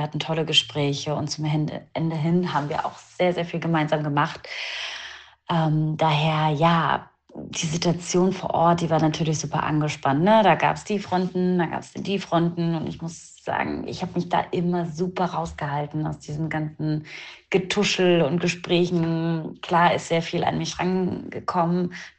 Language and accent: German; Hamburg, Germany; weil ich wirklich sehr an meiner Heimatstadt Hamburg hänge